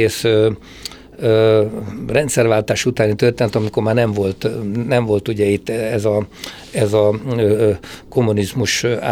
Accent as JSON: {"language": "Hungarian", "country": "Hungary", "tie": "born or raised there"}